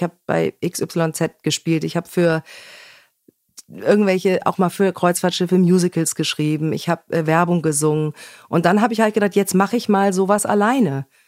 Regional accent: Wetzlar, Hesse, Germany; in meiner alten Heimat, wo ich eben herkomme, in Wetzlar

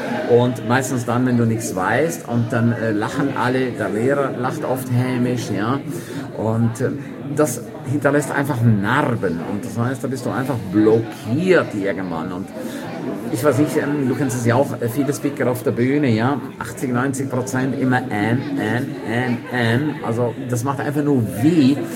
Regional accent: St. Moritz, Graubünden, Switzerland; Diese Trainings finden in meiner Heimatstadt, in St. Moritz.

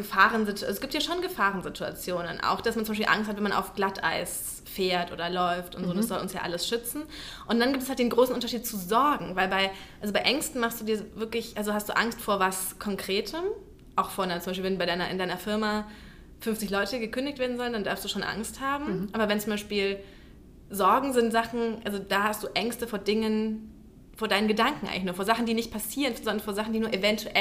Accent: Bavaria, Germany; ich komme ja aus Franken.

